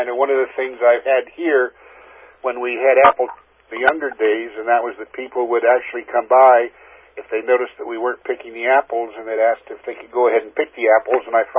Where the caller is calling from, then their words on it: Olympia, Washington, United States; I'm calling from Olympia, Washington, and I'm excited about being on the call.